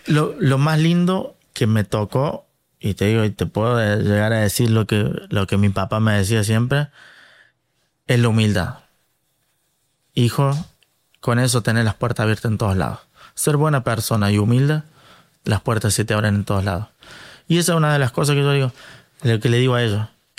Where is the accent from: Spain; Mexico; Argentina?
Argentina; yo que soy de Argentina